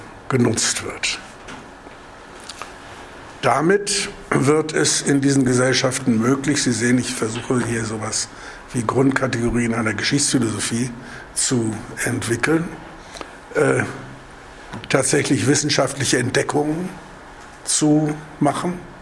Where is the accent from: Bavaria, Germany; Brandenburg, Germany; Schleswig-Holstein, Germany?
Schleswig-Holstein, Germany; Kiel; Als Kieler sollte ich vielleicht noch hinzufügen